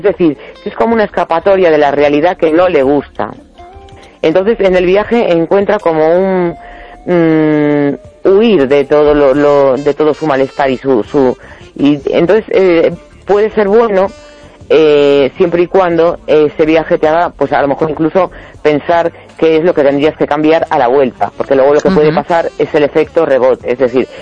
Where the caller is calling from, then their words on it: A Coruña, Galicia, Spain; de La Coruña.